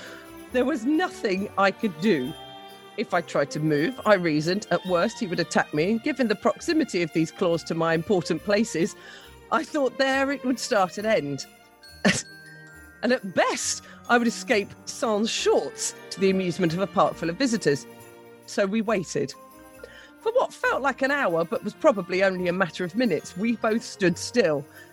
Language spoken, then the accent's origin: English; United Kingdom; Being British, we expected some sort of fencing or ditches that would allow us to see the monkeys without getting near them.